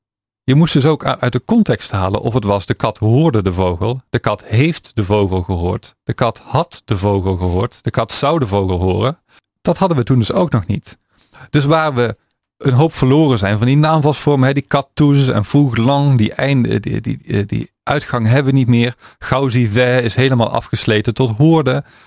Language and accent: Dutch; Drunen, North Brabant, Netherlands; accent: Drunen dialect; mijn grootouders die zijn opgegroeid met het dialect van Drunen, een plaatsje in Noord-Brabant. Je had het misschien al aan mijn accent gehoord.